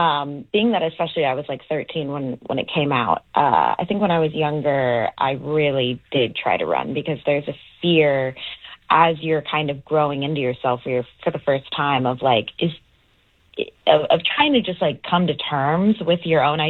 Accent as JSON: {"language": "English", "town": "Anaheim", "region": "California", "country": "United States", "lives_now": "Los Angeles, United States", "said": "No. I'm from Anaheim. I've lived in LA for the last 10 years now."}